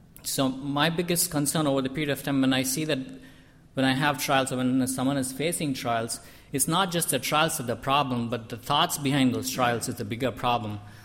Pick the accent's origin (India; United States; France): India; When I grew up in India, like, for the longest time, like, up until when I was in college